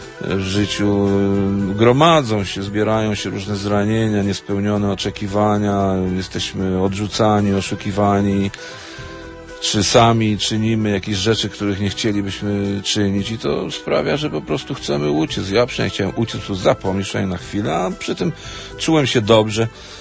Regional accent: Vienna, Austria; also born or lived in Poland; Ja się urodziłem w Polsce, ale ja się wychowałem w Wiedniu.

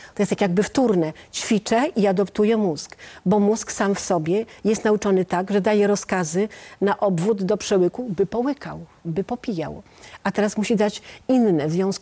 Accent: Podlaskie Voivodeship, Poland; Podlaskie, bo jesteśmy z Podlasia.

